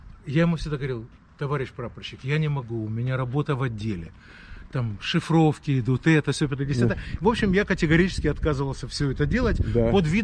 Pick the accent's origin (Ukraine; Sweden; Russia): Ukraine; Kharkiv, Kharkiv Oblast; А я харьковчанин